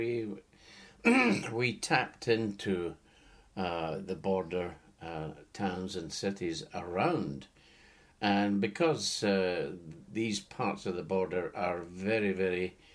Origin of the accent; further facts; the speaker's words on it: Scotland, United Kingdom; because I'm Scottish, I felt that it had a little bit of...